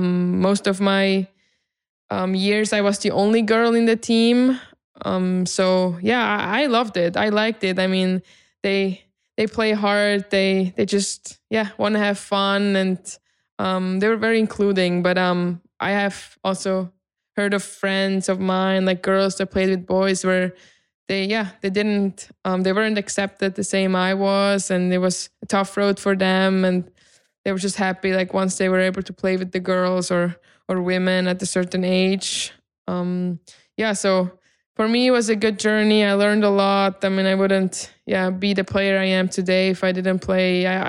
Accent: Winterthur, Zurich, Switzerland; English is a second language; I'm from Winterthur, Switzerland. I have an older brother. I grew up with my parents at home.

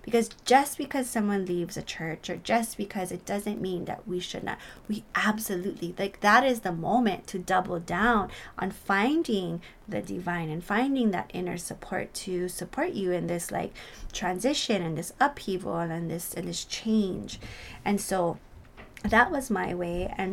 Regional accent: Hawaii, United States; And sometimes as a Hawaiian or just, you know, a native person

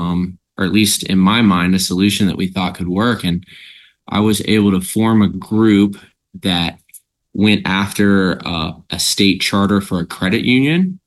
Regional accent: South Carolina, United States; And growing up in South Carolina, it's still highly illegal.

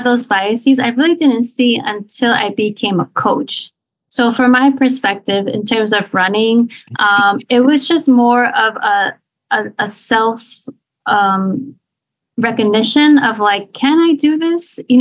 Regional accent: New Jersey, United States; now in Philadelphia, United States; And so I'm in the Philadelphia area, but I'm actually born and raised in Jersey.

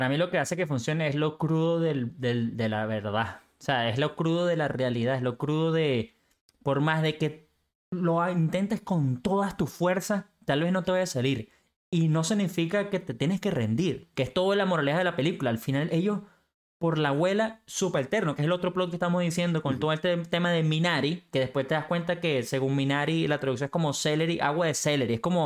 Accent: Venezuela; O sea, en mi burbuja venezolana, con todos los peos que tenemos, esos no son los peos con los que yo crecí.

